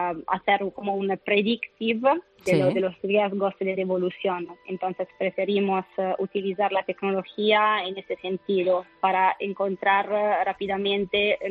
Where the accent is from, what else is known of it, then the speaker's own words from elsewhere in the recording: Italy; Spanish is a second language; now in Barcelona, Spain; Trabajamos aquí en Barcelona. Yo soy italiana, como podéis notar